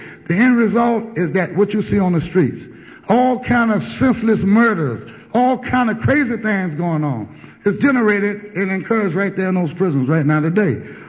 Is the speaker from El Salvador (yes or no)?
no; Morgan City, Louisiana, United States; Rochelle say, we from Louisiana. Rochelle from Franklinton, and I'm from Morgan City. We're country boys, right?